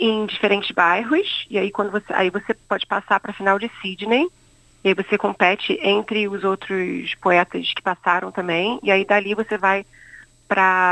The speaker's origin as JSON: {"language": "Portuguese", "town": "Petrópolis", "region": "Rio de Janeiro", "country": "Brazil", "said": "quando eu fui ficar na casa dos meus pais, que é no centro de Petrópolis, que eu sou de Petrópolis"}